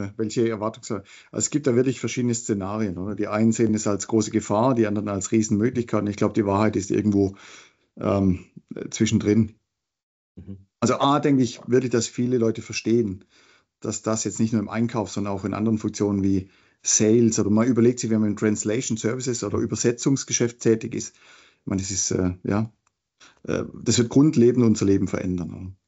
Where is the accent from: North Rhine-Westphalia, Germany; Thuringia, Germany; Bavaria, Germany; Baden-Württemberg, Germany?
Baden-Württemberg, Germany; accent: Swabian; now in Switzerland; man hört es an meinem Akzent, ich bin Schwabe und bin in die Schweiz migriert vor 17 Jahren.